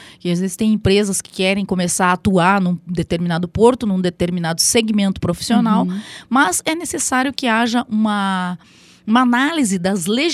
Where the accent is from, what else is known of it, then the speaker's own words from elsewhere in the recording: Curitiba, Paraná, Brazil; eu sou paranaense, nascida em Curitiba. Os meus pais tiveram residência e moraram sempre no município de Paranaguá, no litoral do Paraná.